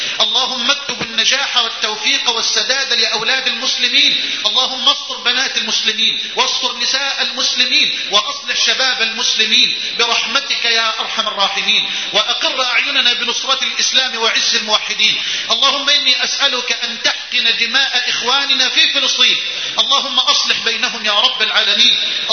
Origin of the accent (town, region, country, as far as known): Egypt